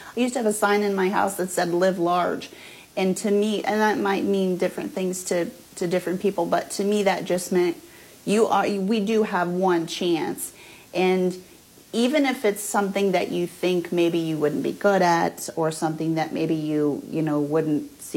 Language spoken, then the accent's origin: English; Albia, Iowa, United States; Born and raised here in Albia. Went to school, graduated here from Albia High School in 97